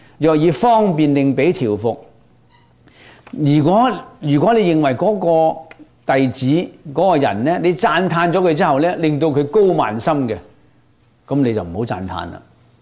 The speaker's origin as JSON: {"language": "Cantonese", "country": "China", "said": "但是我們中國人呢，通常翻譯呢就 不翻譯這個 Zadu 出來的。因為為什麼呢？他音呢對於我們中國言語的音不是那麼好聽。"}